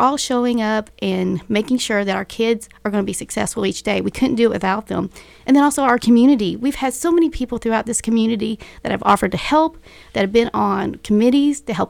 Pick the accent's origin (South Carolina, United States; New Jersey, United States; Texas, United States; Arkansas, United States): Arkansas, United States; Caddo Gap; I originally grew up in Caddo Gap down in southwest Arkansas, went to school at Caddo Hills